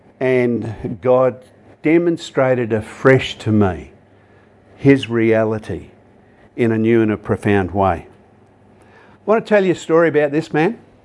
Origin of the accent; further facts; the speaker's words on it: Perth, Western Australia, Australia; I come from Perth. All right? And at that particular point in my life, I'd come from a suburb called Nollamara. It was a working class suburb in the north.